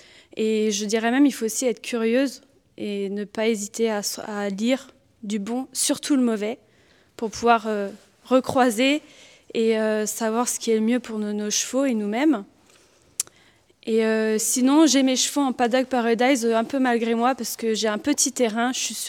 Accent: Centre-Val de Loire, France; je viens du Loiret.

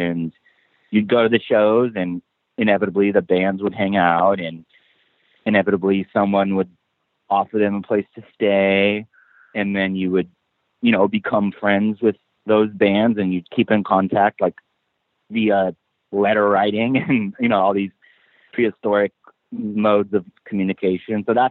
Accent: Omaha, Nebraska, United States; On one hand, it was a practical thing because we grew up in Omaha

